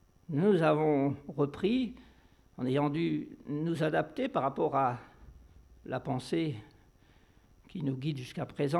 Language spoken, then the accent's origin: French; France; je suis français.